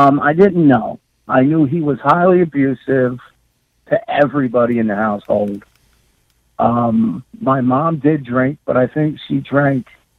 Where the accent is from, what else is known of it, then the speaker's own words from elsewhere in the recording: Birdsboro, Pennsylvania, United States; also born or lived in Pottstown; I was born in Pottstown, Pennsylvania. I think immediately they moved up to Birdsboro, which is a very, very, very small town.